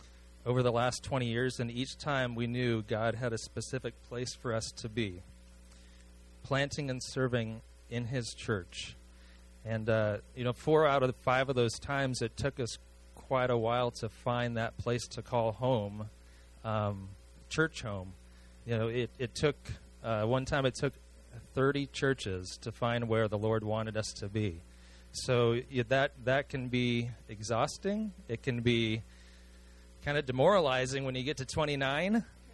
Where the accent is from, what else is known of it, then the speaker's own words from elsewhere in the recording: Washington, United States; now in Massachusetts, United States; I'm from Washington. Melissa's from Montana.